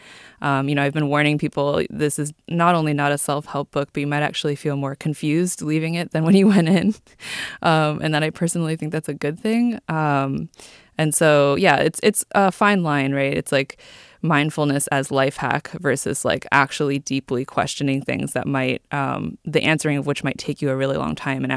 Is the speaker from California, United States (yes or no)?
yes; California, United States; I grew up in Silicon Valley, so I feel like my whole life has been kind of steeped in that.